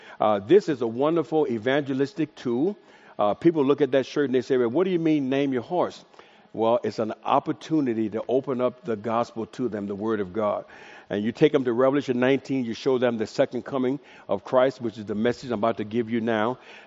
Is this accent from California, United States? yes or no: yes; San Diego, California, United States; You know, I'm from San Diego. And we don't have this kind of heat.